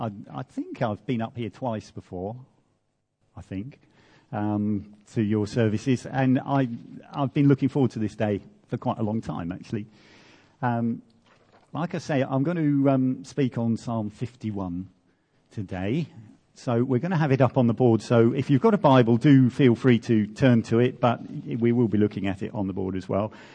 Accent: United Kingdom; I'm built British, stiff upper lip

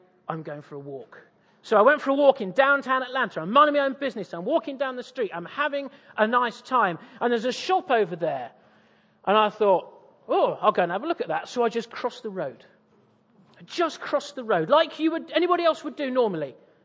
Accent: East of England, United Kingdom; I'm from East Anglia.

